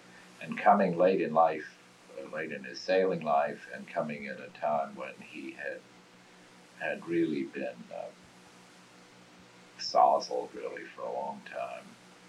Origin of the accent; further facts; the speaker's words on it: New York City, New York, United States; born there; now in Oyster Bay, United States; And I was born in New York City, the 8th generation direct mail line, born in the city of New York. And today I live in Oyster Bay.